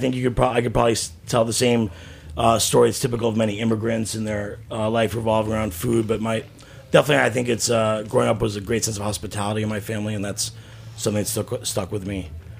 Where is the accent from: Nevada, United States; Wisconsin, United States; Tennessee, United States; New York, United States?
New York, United States; I'm from New York and I still feel sometimes like I get a nosebleed when I'm working there.